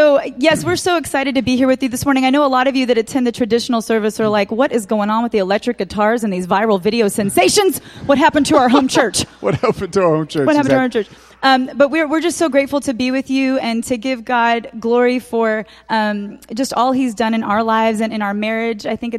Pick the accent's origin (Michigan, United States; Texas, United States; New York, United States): Texas, United States; Dallas; I'm from Texas originally and from Dallas.